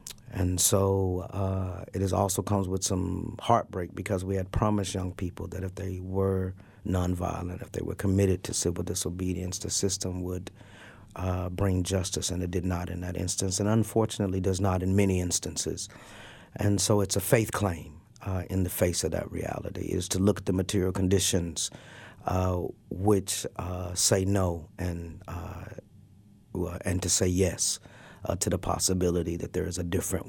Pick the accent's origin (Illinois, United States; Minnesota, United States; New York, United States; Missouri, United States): Missouri, United States; St. Louis; also born or lived in Arkansas; I was born in St. Louis, raised in Arkansas, but went to high school in St. Louis. And so my family is there.